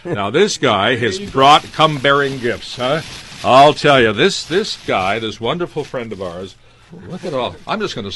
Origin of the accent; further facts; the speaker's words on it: Bronx, New York, United States; accent: Bronx; Not too bad, Kev. Better than my Bronx accent.